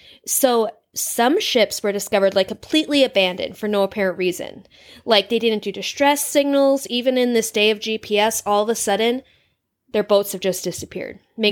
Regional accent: United States; Because I'm American. That's why I put both.

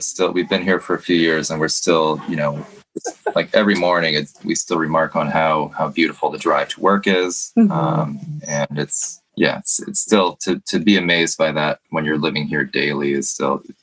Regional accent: New Jersey, United States; I grew up in New Jersey, but my grandparents moved to Vermont back in, they bought some land and built a house back in the late 70s and early 80s.

